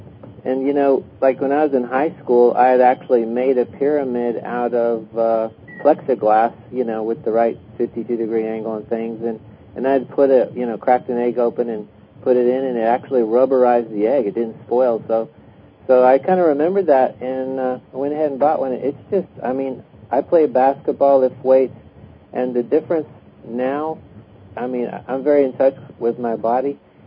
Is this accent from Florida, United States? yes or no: yes; Florida, United States; I'm from Florida, and I was calling in because earlier you were talking about the nuclear receptors.